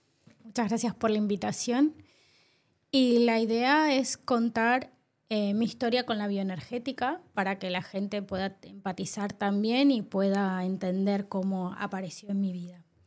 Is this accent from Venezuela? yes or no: no; Argentina; Bueno, soy argentina, entonces hice terapia desde muy joven.